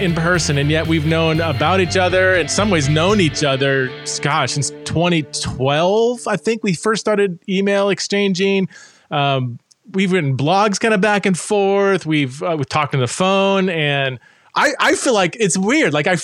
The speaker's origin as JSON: {"language": "English", "town": "Fresno", "region": "California", "country": "United States", "tie": "born or raised there", "said": "I grew up in Fresno, California."}